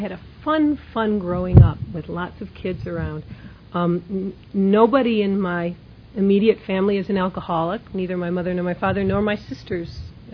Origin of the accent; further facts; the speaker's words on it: Detroit, Michigan, United States; I come from Detroit, Michigan.